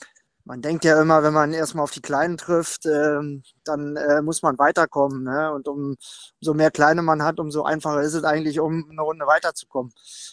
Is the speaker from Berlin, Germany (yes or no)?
yes; Berlin, Germany; in meiner Heimatstadt Berlin.